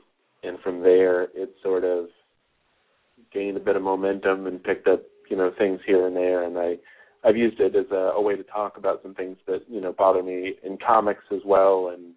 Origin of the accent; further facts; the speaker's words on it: California, United States; now in North Carolina, United States; You know, I grew up sort of on the West Coast. I lived in the Bay Area for a while and had a big comic book store there